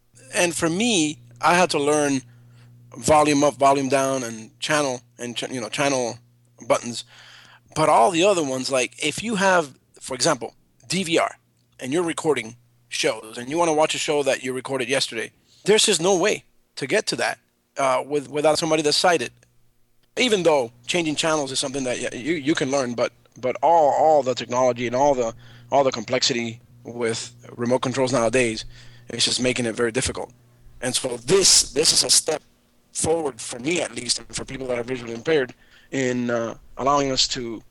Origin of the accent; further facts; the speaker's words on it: Cuba; now in Miami, United States; I live in Miami, Florida. I am originally from Cuba.